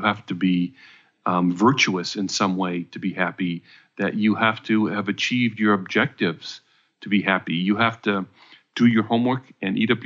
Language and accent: English; San Francisco, California, United States; We came from San Francisco, so it's not a quarter anymore.